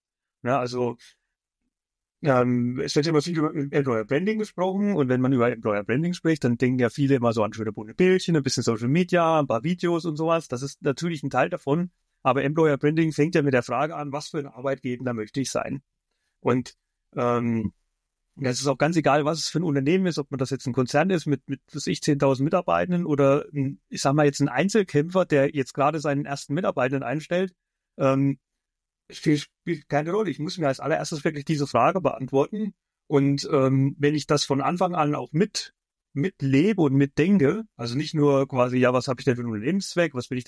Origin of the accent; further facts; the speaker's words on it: Thuringia, Germany; Ich bin aus Thüringen, genau, ja. Der Mitte von, also ganz in der Mitte von Deutschland.